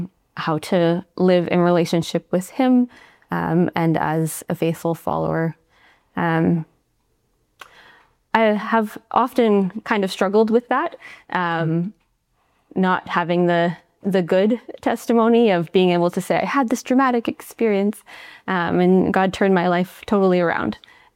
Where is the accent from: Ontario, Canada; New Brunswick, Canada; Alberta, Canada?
Ontario, Canada; Peterborough; now in Kitchener, Canada; We live in Kitchener, quite close to the Kitchener site, to Cambie. I'm originally from Peterborough, and that's where all of my family is.